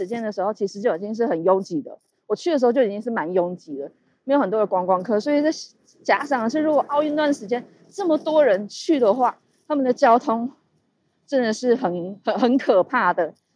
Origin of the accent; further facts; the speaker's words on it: Taiwan; 我不是日本人，我是台湾人这样子。